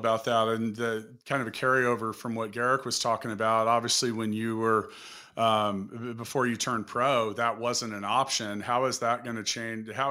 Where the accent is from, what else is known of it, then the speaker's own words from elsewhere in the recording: Kansas City, United States; You named a whole lot of people that scored touchdowns on my hometown Kansas City Chiefs, by the way.